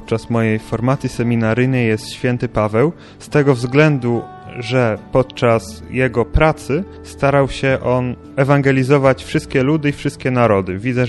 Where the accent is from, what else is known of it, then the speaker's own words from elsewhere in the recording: Syców, Lower Silesian Voivodeship, Poland; pochodzę z Sycowa, z parafii Matki Bożej Częstochowskiej.